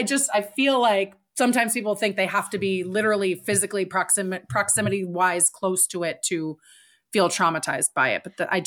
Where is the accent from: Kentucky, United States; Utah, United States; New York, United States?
New York, United States; I grew up near New York.